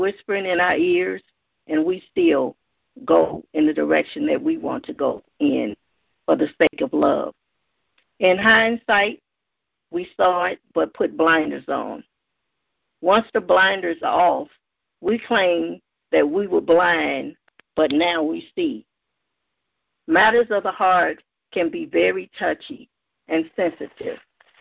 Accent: Louisiana, United States; While growing up in Louisiana, I would hear elderly people say that some of the most beautiful people had ugly ways.

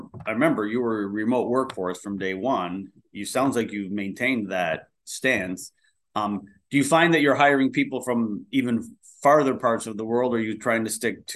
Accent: Ireland; Or I'll give my home country a plug. Ireland just got named the number 3 country in the world.

